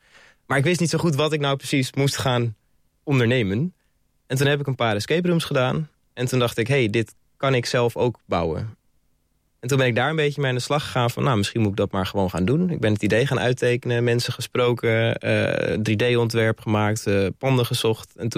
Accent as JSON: {"language": "Dutch", "town": "Aalsmeer", "region": "North Holland", "country": "Netherlands", "tie": "born or raised there", "lives_now": "Delft, Netherlands", "said": "koos eigenlijk voor Delft, want daar woon ik. Maar in Delft was heel weinig te vinden en toen ben ik steeds verder gaan zoeken. En ik ben opgegroeid in Aalsmeer en ik ken hier nog heel veel mensen. Mijn ouders, mijn familie, maar ook vrienden."}